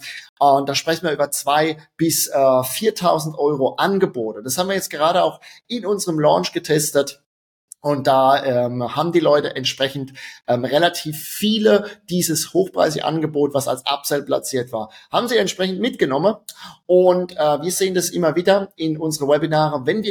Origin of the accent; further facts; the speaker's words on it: Rhineland-Palatinate, Germany; accent: Palatine; Wie du unschwer in meinem Dialekt hörst, bin ich Pfälzer und das ist auch gut so.